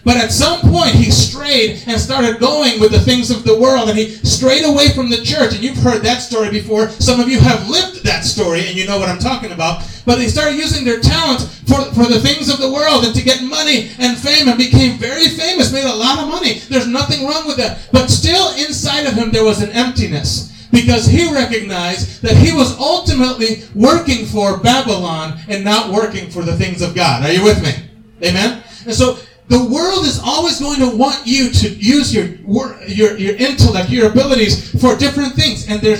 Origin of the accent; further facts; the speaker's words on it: Puerto Rico; When I was a kid growing up in Puerto Rico, I love Puerto Rico.